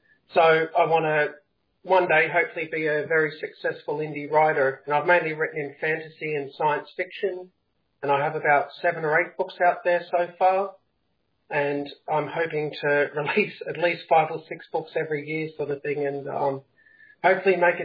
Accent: Perth, Western Australia, Australia; I'm from Perth, Australia.

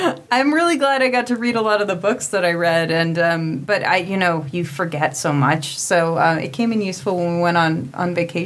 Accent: Alaska, United States; also born or lived in Wisconsin / San Francisco; I'm from Alaska originally, but I've just lived everywhere. And I moved to San Francisco

